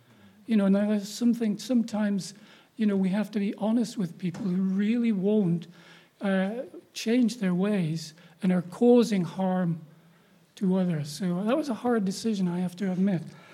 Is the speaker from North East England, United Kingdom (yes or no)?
yes; North East England, United Kingdom; we're Geordie, so I said, kid, you know what happens?